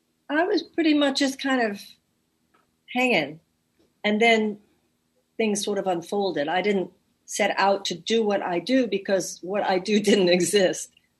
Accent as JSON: {"language": "English", "town": "Houston", "region": "Texas", "country": "United States", "tie": "born or raised there", "said": "Houston, Texas. I was born and raised in Houston."}